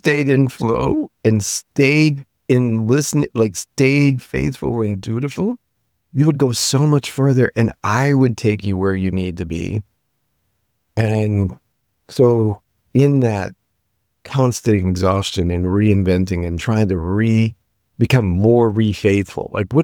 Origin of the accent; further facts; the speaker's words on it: Midwest, United States; I grew up in the Midwest. My father is a German Lutheran mechanical engineer.